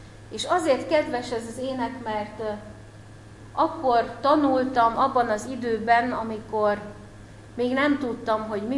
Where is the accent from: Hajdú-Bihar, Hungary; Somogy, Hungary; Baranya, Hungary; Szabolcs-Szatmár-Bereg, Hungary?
Szabolcs-Szatmár-Bereg, Hungary; kántorképzőn voltam itt Budapesten, egyébként Szabolcs-Szatmár Bereg megyéből származom